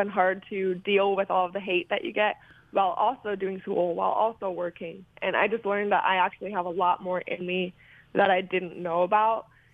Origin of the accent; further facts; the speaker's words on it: Illinois, United States; now in Cincinnati, United States; I grew up near Chicago for 18 years, and I've lived in Cincinnati for the last two.